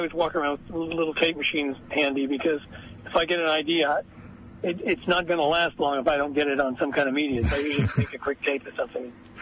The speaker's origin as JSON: {"language": "English", "country": "United States", "said": "And I said, yeah, but I'm American, like, you know."}